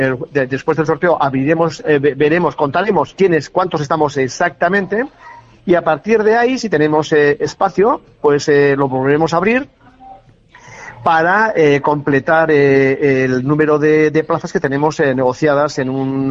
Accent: Mungia, Basque Country, Spain; De Munguía.

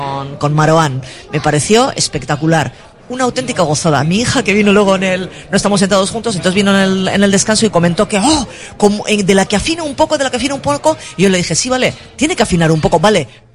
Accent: Bilbao, Basque Country, Spain; Claro, si soy de Bilbao.

